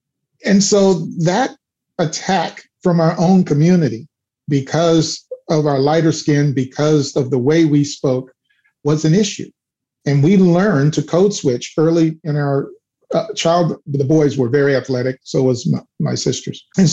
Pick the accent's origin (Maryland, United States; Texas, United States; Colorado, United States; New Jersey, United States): Texas, United States; Houston; I grew up on the South Side, and it was tough because my mother was a very strict authoritarian.